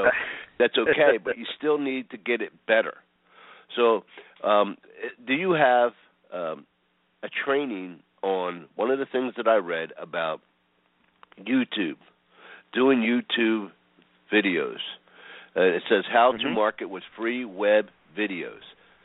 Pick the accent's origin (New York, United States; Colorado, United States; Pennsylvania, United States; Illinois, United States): Pennsylvania, United States; Philadelphia